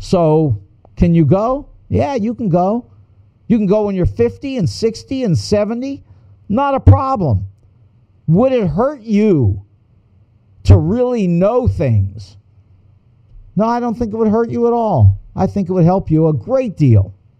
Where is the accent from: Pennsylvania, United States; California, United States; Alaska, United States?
Pennsylvania, United States; Pittsburgh; Oh, I say Pittsburgh Press because I grew up, I was born in Pittsburgh, and I lived there 9 years